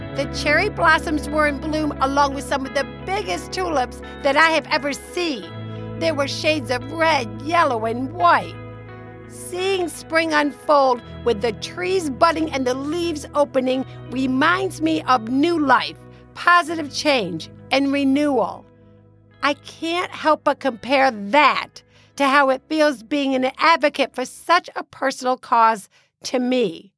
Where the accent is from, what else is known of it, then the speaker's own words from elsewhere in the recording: New York, United States; representing District 24 in my home state of New York.